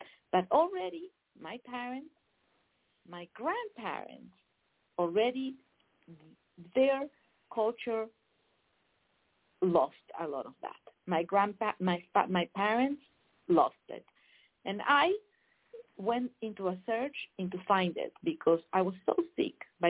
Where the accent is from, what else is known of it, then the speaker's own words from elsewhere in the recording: Buenos Aires, Argentina; English is a second language; I grew up, you can imagine, I grew up in Argentina, in Buenos Aires, in a very, very fast-paced city.